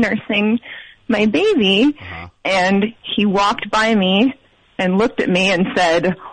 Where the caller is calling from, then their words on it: Ithaca, New York, United States; I'm calling from Ithaca.